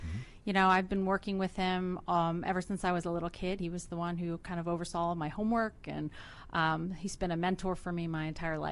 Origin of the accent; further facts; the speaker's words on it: New Jersey, United States; I'm from New Jersey.